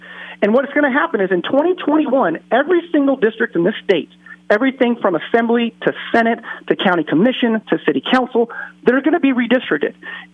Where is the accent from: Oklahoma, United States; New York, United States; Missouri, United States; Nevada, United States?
Nevada, United States; You know, I was born and raised here in Nevada. I've been involved in politics for 23 years.